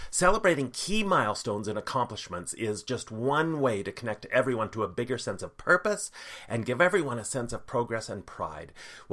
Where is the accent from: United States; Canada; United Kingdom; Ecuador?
Canada; Canmore, Alberta; The Iron Goat in my hometown of Canmore here, Iron Goat Bar and Restaurant, fabulous place